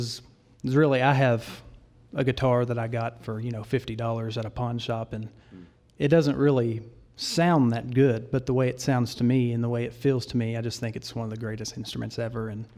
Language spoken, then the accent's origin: English; Flemingsburg, Kentucky, United States; I'm from Flemingsburg, Kentucky, in Fleming County, Kentucky.